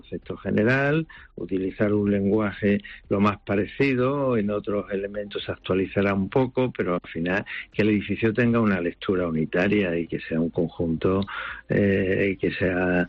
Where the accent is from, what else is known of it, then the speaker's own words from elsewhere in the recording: Málaga, Andalusia, Spain; Yo soy malagueño y me gustaría dejar una gran obra en Málaga.